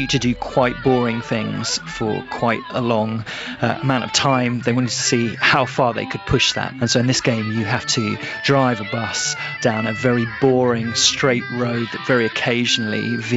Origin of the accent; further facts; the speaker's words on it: United Kingdom; I am a British journalist.